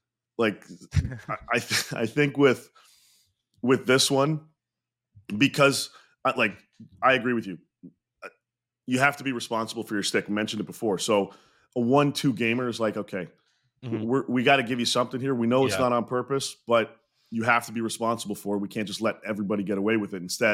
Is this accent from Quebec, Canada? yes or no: yes; Montreal, Quebec, Canada; I grew up in Montreal, was born there